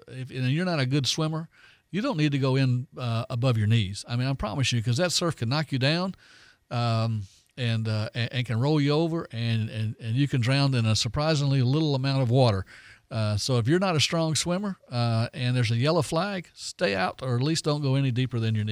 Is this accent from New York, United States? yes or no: no; Foley, Alabama, United States; Dave, when I was a kid, I grew up over in the Foley Orange Beach area